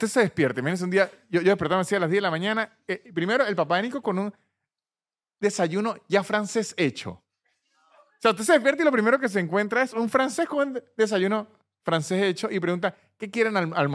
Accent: Venezuela; Y como venezolanos decimos: continúe.

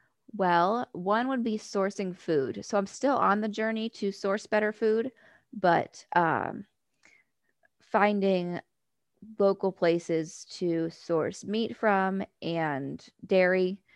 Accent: Ohio, United States; now in Alabama, United States; my first time ever gardening in Alabama, which is drastically different from what I was used to growing up in Ohio.

